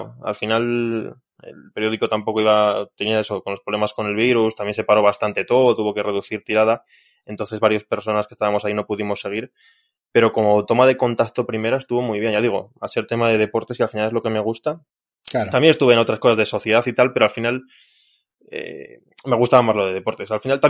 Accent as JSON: {"language": "Spanish", "town": "Burgos", "region": "Castile and León", "country": "Spain", "said": "es un periódico de Burgos, que yo soy de Burgos"}